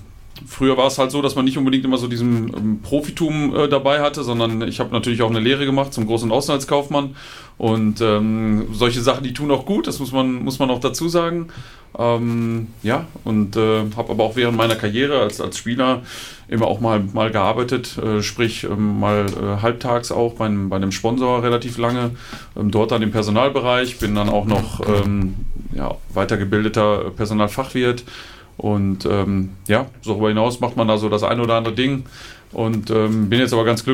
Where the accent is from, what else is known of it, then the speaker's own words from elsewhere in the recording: Unna, North Rhine-Westphalia, Germany; born there; Also gebürtig komme ich aus Unna, das liegt im schönen Westfalen